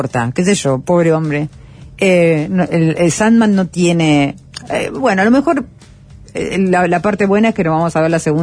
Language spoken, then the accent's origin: Spanish; Argentina; como argentina